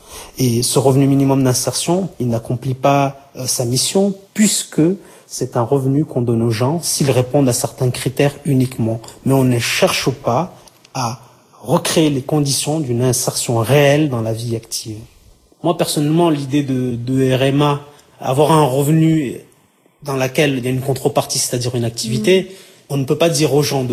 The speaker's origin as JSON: {"language": "French", "region": "Southern France", "country": "France", "said": "même si je viens du sud de la France."}